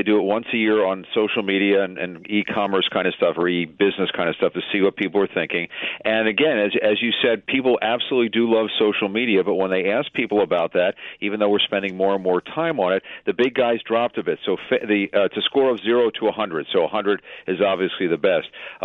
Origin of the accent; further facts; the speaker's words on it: Philadelphia, Pennsylvania, United States; You know, I'm from Philadelphia, so I grew up on Motown.